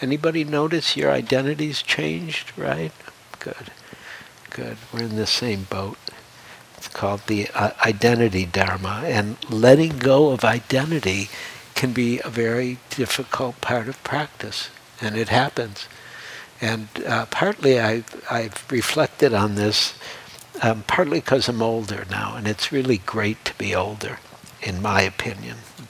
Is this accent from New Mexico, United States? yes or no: no; Detroit, Michigan, United States; I grew up in Detroit. I had a whole life in Detroit.